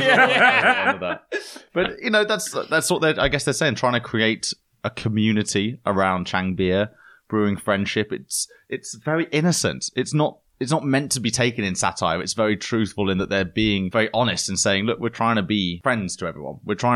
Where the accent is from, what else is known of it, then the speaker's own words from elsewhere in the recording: England, United Kingdom; we know growing up in England